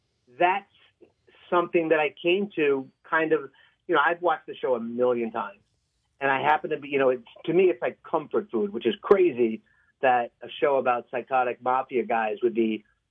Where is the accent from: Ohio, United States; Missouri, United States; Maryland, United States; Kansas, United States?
Maryland, United States; Baltimore; also born or lived in New York; I'm from New York, but my family moved here when I was a kid, and then I started my career and Chicago, New York, L.A., and now married and happy and making stuff in Baltimore.